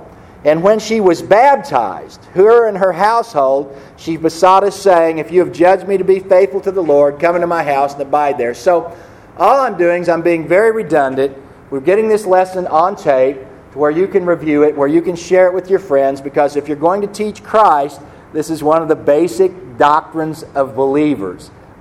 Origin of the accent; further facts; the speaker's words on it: Missouri, United States; I'm from Missouri. You've got to show me and then I'll believe.